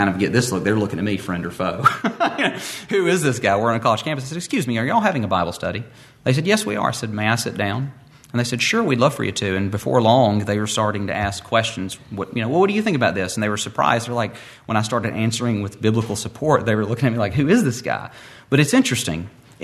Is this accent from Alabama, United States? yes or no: yes; Moody, Alabama, United States; I come from Podung, Moody, Alabama. Moody. Now they say Moody, but it was Moody when I was growing up.